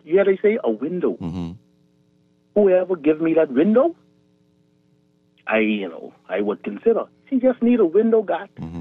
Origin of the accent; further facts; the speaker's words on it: Golden Isles, Georgia, United States; Listen, I'm from Golden Isles.